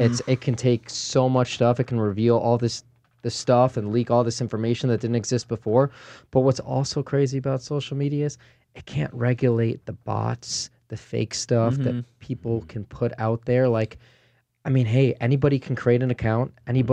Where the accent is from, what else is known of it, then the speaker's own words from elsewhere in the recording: Chicago, Illinois, United States; I grew up in the Chicago area in the 90s, and Jordan was always my sports hero.